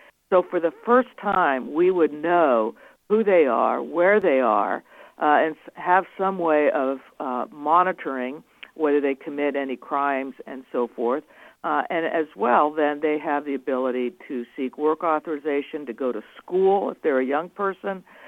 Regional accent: New Mexico, United States; now in Arizona, United States; I grew up in New Mexico, so I really have spent most of my life on the border.

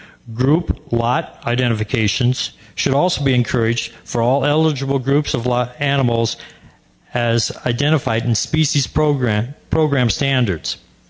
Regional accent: Columbus, Nebraska, United States; I'm from Columbus, Nebraska.

